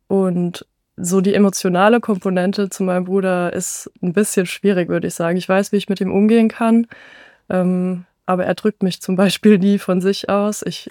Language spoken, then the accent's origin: German; Rhineland-Palatinate, Germany; born there; ich bin in der Nähe von Ludwigshafen geboren